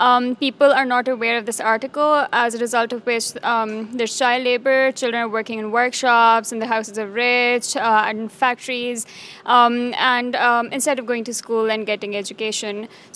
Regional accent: Lahore, Punjab, Pakistan; from Lahore, Pakistan

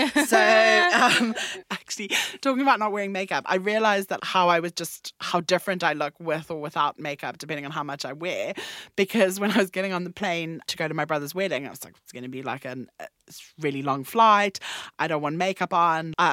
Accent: South Africa; now in London, United Kingdom; And so I could be in my hometown back in South Africa and bump into less people that I'd gone to primary school with than I would in this part of London.

